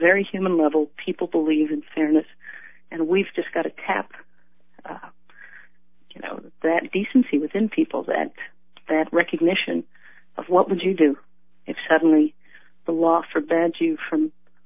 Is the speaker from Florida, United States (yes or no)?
yes; Florida, United States; People think, I grew up in North Florida. Some people think North Florida's way, you know, too conservative, people won't listen.